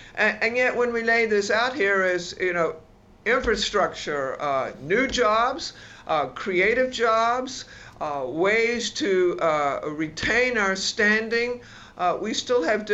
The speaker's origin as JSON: {"language": "English", "region": "Gulf Coast", "country": "United States", "tie": "born or raised there", "said": "So since I grew up on the Gulf Coast, let me say we totally wasted the opportunity"}